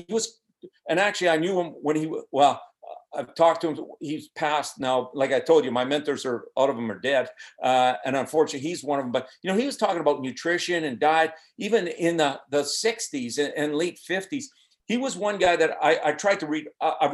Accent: Canada; I'm from Canada

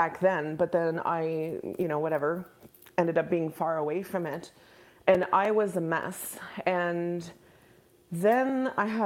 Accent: Quebec, Canada; I was young because I grew up in Quebec, and my last year of high school, I was still 16.

